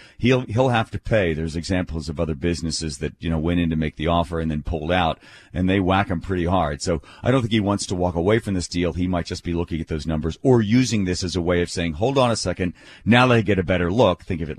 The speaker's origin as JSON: {"language": "English", "town": "Philadelphia", "region": "Pennsylvania", "country": "United States", "tie": "born or raised there", "said": "So I grew up in Philadelphia, and I know how fans boo."}